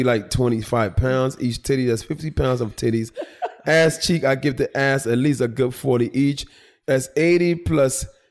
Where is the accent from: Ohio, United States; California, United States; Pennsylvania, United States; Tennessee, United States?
Pennsylvania, United States; Philadelphia; I was raised in Philly, so I would drive to New York.